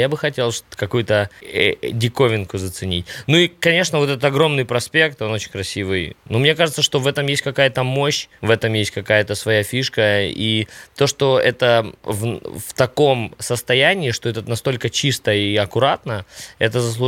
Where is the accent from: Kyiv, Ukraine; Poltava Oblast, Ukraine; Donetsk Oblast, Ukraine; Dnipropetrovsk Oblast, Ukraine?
Poltava Oblast, Ukraine; Poltava; Если вы приехали в Украину и прокатились по моему родному городу в Полтаве